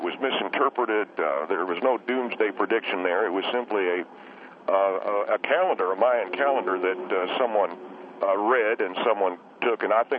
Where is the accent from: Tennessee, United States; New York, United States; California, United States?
Tennessee, United States; as a long-time country music fan, I come from Tennessee, and that is the home of great American country music